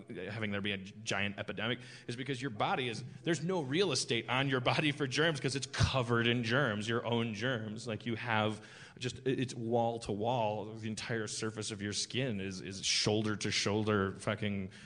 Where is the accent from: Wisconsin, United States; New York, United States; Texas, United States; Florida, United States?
Wisconsin, United States; Milwaukee; I'm from Milwaukee, Wisconsin, and there's there was a war hero from there that fought in World War II